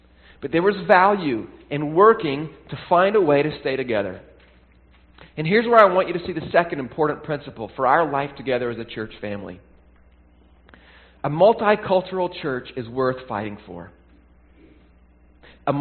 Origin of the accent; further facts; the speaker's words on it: Tennessee, United States; also born or lived in Baltimore; I grew up in Tennessee in the 1980s and the 1990s. I grew up in churches that were pretty much all white.